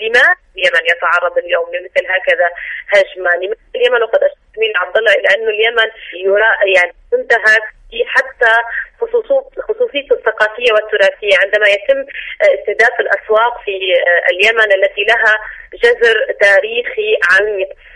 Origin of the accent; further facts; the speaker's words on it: Syria; يعني أنا السورية وطالما بيفرقنا أبدا ولا حدود ولا شيء، بس بقلكم من سوريا